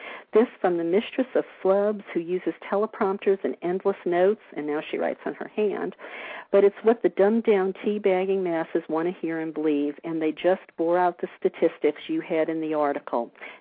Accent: the South, United States; I'm from the South. I know that sickening mentality

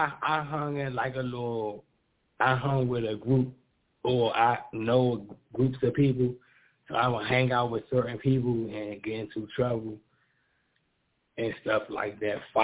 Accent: Washington, District of Columbia, United States; I'm from Washington, D.C.

